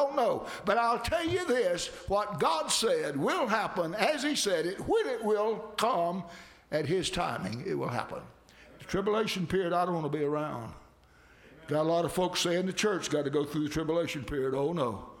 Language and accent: English; Georgia, United States; and even my home state of Georgia and some out west are storing up guillotines.